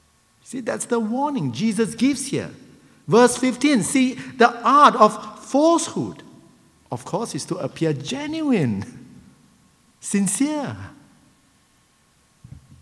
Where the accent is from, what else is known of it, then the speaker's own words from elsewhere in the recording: Malaysia; As you know, I come from Malaysia.